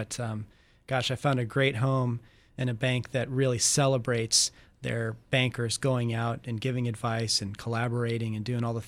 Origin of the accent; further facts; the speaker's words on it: Midwest, United States; also born or lived in Okinawa, Japan; I'm from the Midwest.